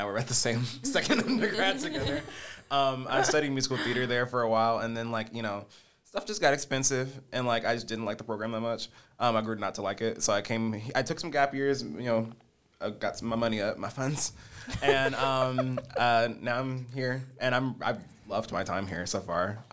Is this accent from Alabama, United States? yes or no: yes; Florence, Alabama, United States; I'm here because I'm originally from Florence.